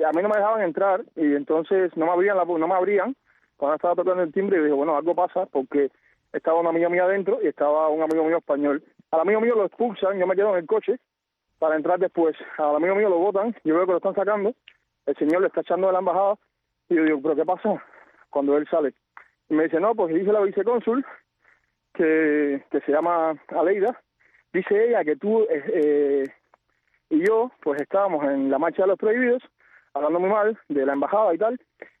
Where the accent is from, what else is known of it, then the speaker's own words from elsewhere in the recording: Cuba; yo soy ciudadano cubano